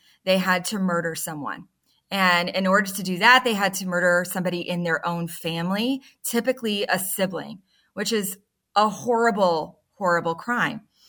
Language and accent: English; Texas, United States; When I was growing up in Texas, there was something called a chupacabra